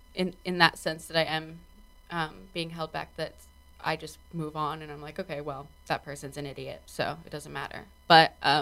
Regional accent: New York City, New York, United States; I grew up in the East Village and I was able to like do my own thing with my friends and stuff. And then I think I was 14 when we moved to Bushwick

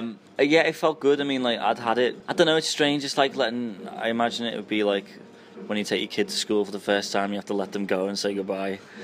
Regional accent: Liverpool, North West England, United Kingdom; I always love playing Liverpool. It's my hometown, so I love playing to my family

